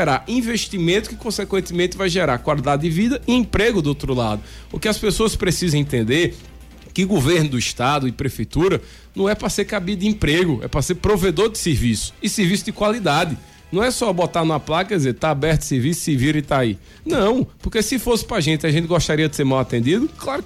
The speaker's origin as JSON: {"language": "Portuguese", "region": "Pernambuco", "country": "Brazil", "said": "primeiro como ser humano, mas também enquanto pernambucano, isso me motiva"}